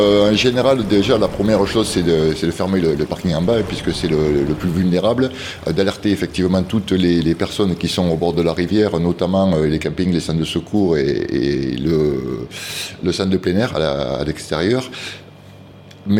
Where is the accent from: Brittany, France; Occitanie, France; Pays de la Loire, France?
Occitanie, France; Sainte-Enimie; also born or lived in Mende; Moi je suis natif d'ici, enfin je suis né à Mende, mais ma famille a toujours habité sur Saint-Enimie.